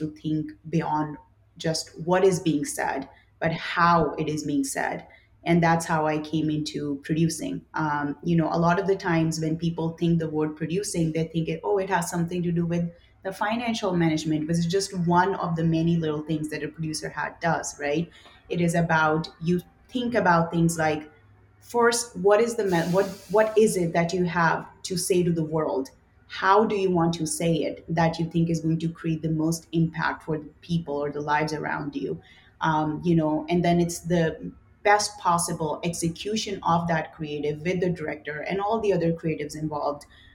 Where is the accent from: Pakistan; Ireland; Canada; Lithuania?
Pakistan; moved away as an adult; now in United States; So I was born and raised in Pakistan, and I came to the United States in my mid-20s.